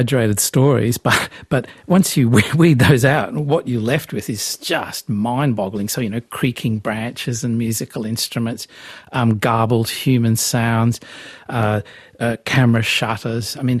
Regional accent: Australia; It's part of being Australian.

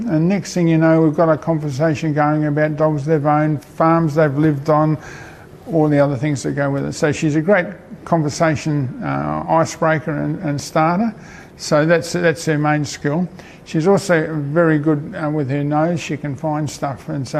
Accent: Manjimup, Western Australia, Australia; I'm originally from Manjimup, went away to work for 40 years, and I'm back again.

